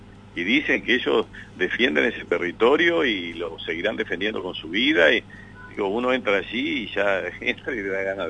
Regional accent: Concepción del Uruguay, Entre Ríos, Argentina; un tipo como yo, de Concepción del Uruguay, que puedo contarla a mi pueblo

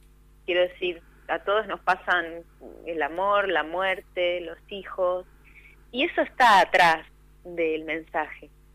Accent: Trelew, Chubut, Argentina; yo soy de Trelew, ¿no?

